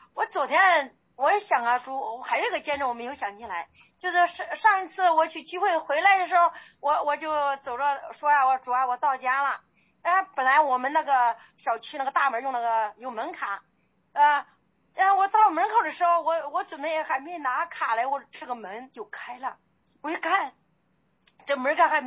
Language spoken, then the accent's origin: Chinese; Henan, China; accent: Henan; 我们的河南口音，河南的